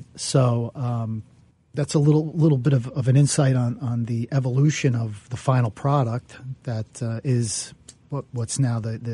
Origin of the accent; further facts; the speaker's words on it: Elizabeth, New Jersey, United States; there's, you know, some references from growing up on Fay Avenue in Elizabeth.